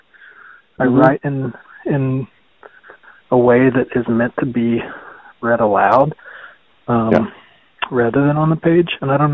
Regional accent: the South, United States; And I come from the South.

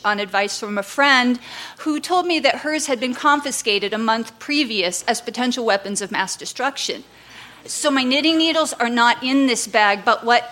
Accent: United States; And number two, I am an American.

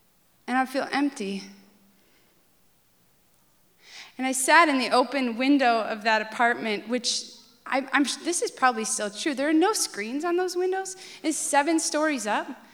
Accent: Midwest, United States; There were piano lessons, and because I was from the Midwest, I was an ice skater.

